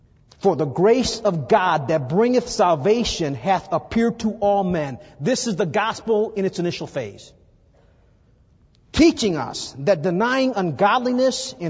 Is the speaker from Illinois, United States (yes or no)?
yes; Chicago, Illinois, United States; I come from Chicago, grew up in the ghettos of Chicago. And when I came to Bob Jones University, there was some speculation whether or not I would make it.